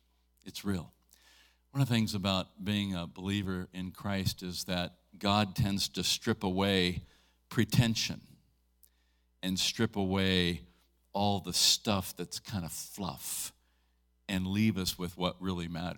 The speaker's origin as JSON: {"language": "English", "town": "St. Helens", "region": "Oregon", "country": "United States", "tie": "born or raised there", "said": "I spoke last week out in Columbia City, Oregon, where I grew up out in St. Helens."}